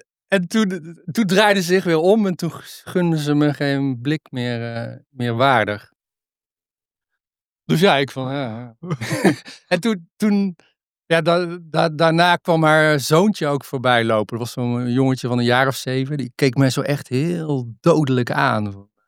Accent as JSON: {"language": "Dutch", "country": "Netherlands", "said": "Want ik kom tenslotte uit Nederland en mijn land heeft de Amerikanen geholpen om de Taliban te proberen te..."}